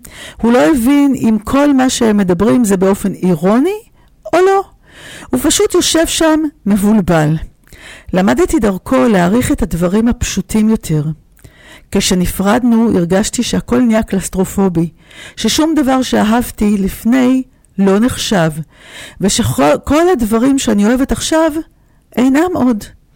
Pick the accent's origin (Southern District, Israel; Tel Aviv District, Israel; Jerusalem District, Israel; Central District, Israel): Tel Aviv District, Israel; Tel Aviv; Born and raised, כתל אביבית born and raised.